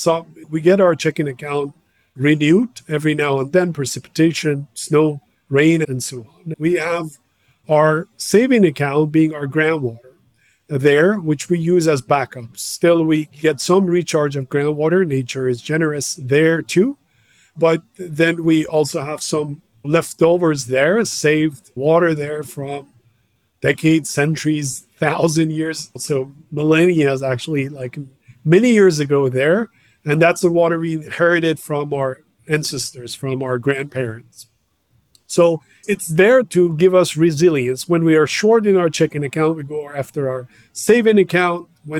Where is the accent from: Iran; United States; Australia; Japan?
Iran; English is a second language; So I'm from Iran